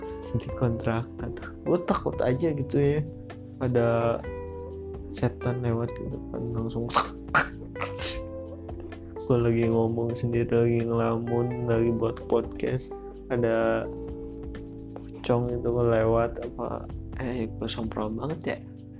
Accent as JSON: {"language": "Indonesian", "town": "Tasikmalaya", "region": "West Java", "country": "Indonesia", "tie": "born or raised there", "said": "gue lagi ngerantau ya, gue udah ngomongin. Dan gue aslinya tuh orang Tasikmalaya dan ya, gue lahir di Tasikmalaya dan emak bapak gue juga di Tasik. Keluarga gue juga di Tasik."}